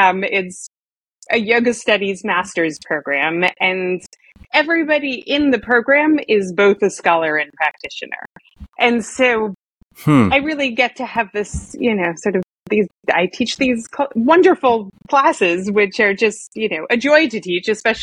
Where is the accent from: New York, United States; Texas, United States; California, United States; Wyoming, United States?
New York, United States; Although I will say, I'm being from New York, I find in a place like New York, people, I think London too, people love Ashtanga in particular.